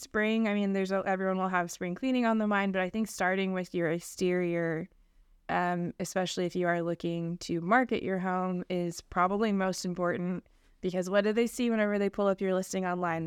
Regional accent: Branson, Missouri, United States; Yes, I'm from Branson. My family still lives in Branson.

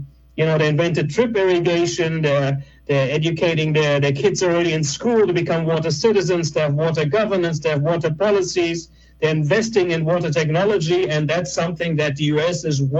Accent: United States; and I'm American myself, so please don't take that personal.

